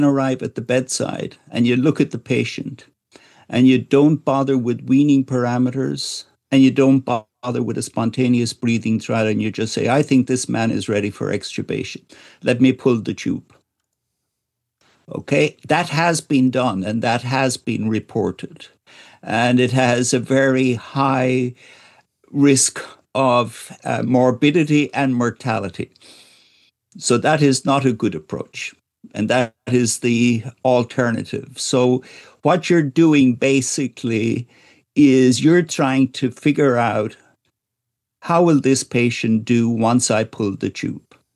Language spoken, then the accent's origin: English; Ireland; I'm an Irishman, so I might say that we will decommission the ventilator